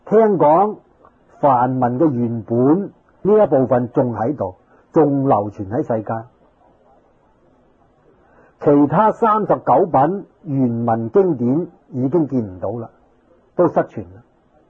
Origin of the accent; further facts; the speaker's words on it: China; 我们中国人喜欢简单